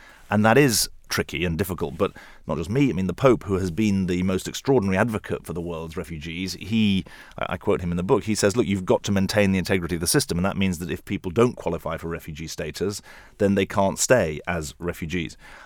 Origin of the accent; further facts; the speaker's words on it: United Kingdom; moved away as an adult; now in United States; I thought it was right to say, look, I'm British, I'm working in America, but I'm the son of refugees.